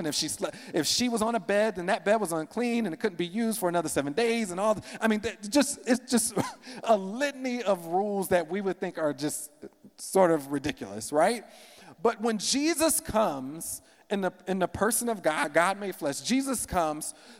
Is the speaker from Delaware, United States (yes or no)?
no; South Carolina, United States; So I grew up in South Carolina.